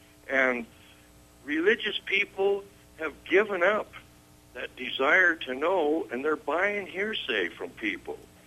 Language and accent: English; United States; I'm an American. That's just a fantasy. I'm a Caucasian. That's a fantasy.